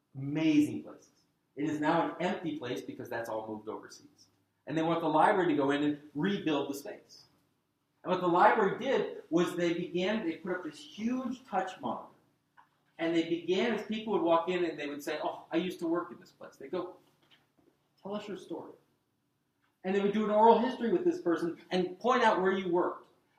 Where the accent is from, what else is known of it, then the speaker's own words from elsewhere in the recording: Cincinnati, Ohio, United States; Growing up in Cincinnati, it was kind of like, well, there was slavery bad, Civil War happened, now we need to hire more black people, and it's solved.